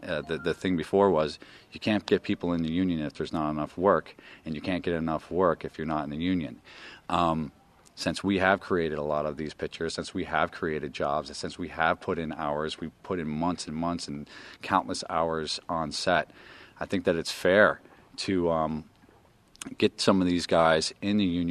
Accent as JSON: {"language": "English", "town": "New York City", "region": "New York", "country": "United States", "tie": "born or raised there", "also_born_or_lived": "Buffalo", "said": "I was born in Buffalo. My family moved us to New York City, to Lower Manhattan, Tribeca, in 1986, where I met John Abrahams in the fourth grade."}